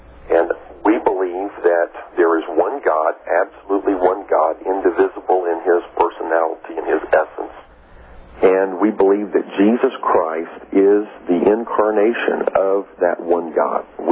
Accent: South Korea; now in United States; I was raised in Korea.

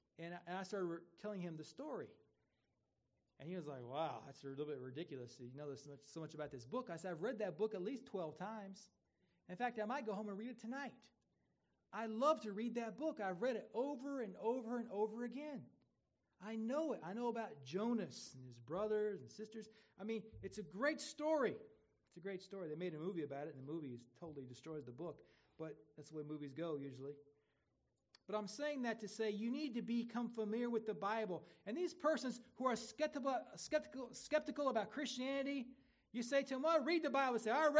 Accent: Craigsville, United States; And I told that lady that I was from Craigsville, she was like, can anything good come from Craigsville?

